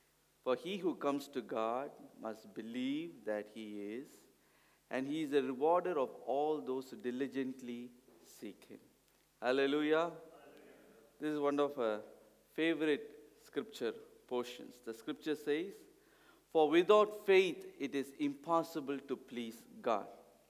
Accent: India; Although I'm coming from India, when we praise and worship the Lord, I feel at home.

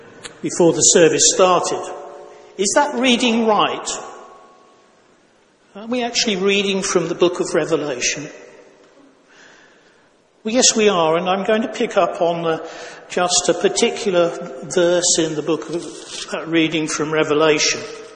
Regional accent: East Midlands, United Kingdom; I grew up in Northamptonshire, and every year there was an annual carnival in the various towns where they lived

